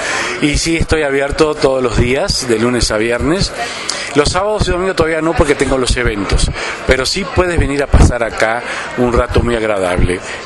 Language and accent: Spanish; Uruguay; now in Mexico; yo hace ya 25 años que vivo acá en México, soy de Uruguay, por eso soy casi chilango